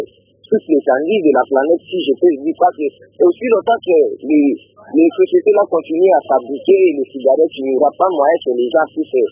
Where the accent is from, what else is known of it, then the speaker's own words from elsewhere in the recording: Mbandaka, Équateur, DR Congo; parce que ici, chez nous, en Bandaka, il y a même des enfants qui ont l'âge de 12 ans, 13 ans, 15 ans, assis par là.